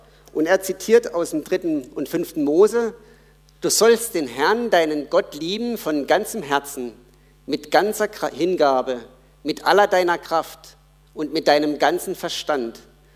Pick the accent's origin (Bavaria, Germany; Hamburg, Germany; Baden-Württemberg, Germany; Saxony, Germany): Baden-Württemberg, Germany; accent: Baden; ich hatte einen krassen badischen Dialekt, den keiner verstanden hat.